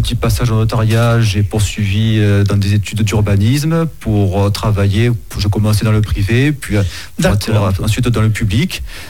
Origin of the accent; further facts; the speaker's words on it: Miramas, Provence-Alpes-Côte d'Azur, France; Alors, je suis né et j'ai grandi à Miramas, dans les Bouches du Rhône.